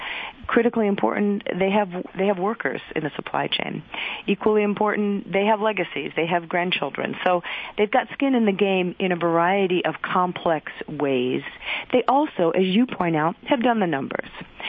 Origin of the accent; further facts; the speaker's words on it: Detroit, Michigan, United States; And so I grew up in Detroit, and the buggy whip manufacturer analogy applies.